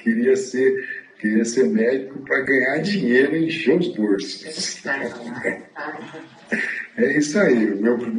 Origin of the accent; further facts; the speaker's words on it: Paraná, Brazil; accent: Paraná; E eu fiquei muito nervoso, falei, meu Deus, agora eu aqui, com esse meu sotaque de paranaense